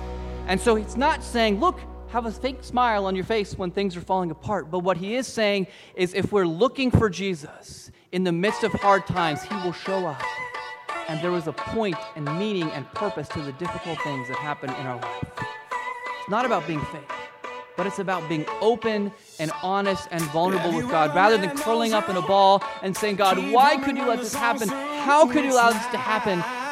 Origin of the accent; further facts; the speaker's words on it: Papua New Guinea; where I grew up in Papua New Guinea, people regularly carry things, heavy things, over a long distance.